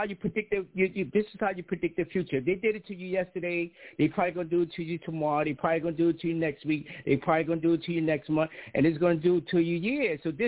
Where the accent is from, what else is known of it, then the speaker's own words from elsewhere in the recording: New York, United States; I'm from New York.